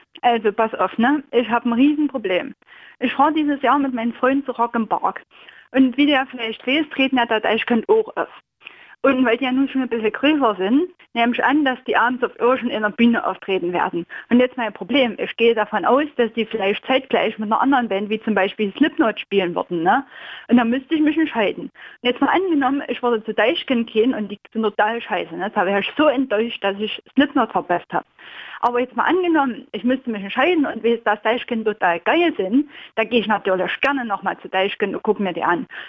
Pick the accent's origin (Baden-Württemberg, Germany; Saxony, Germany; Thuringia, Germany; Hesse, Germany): Thuringia, Germany; Na, also eigentlich komme ich aus Thüringen, aber wir wohnen so in den Zippel zu Sachsen und meine ganze Familie redet Sächsisch, ne?